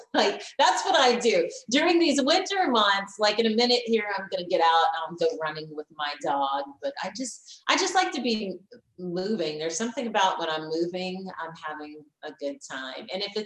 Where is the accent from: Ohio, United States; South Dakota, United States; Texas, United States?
Texas, United States; Houston; I always wanted to be a main anchor in my hometown. So I'm living out my goals and dreams here.